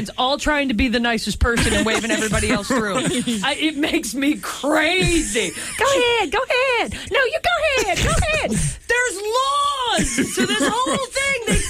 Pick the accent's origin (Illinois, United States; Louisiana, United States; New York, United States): Illinois, United States; Chicago; I'm right near my hometown, Chicago, so I'm going there for the next week and do some visiting.